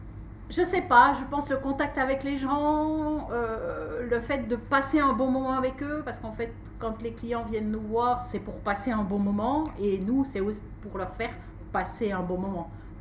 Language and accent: French; Corban, Jura, Switzerland; je viens du Jura, d'un tout petit village qui s'appelle Corban, qui se situe à une dizaine de kilomètres de la capitale de Léman.